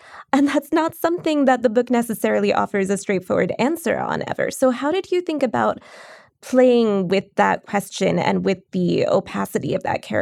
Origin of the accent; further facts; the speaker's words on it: Philadelphia, Pennsylvania, United States; And I grew up in Philly.